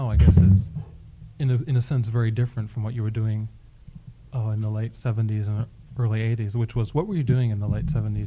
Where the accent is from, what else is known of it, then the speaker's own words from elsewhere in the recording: Israel; also born or lived in Boston; now in New York City, United States; I was born in Boston, but I grew up in Israel.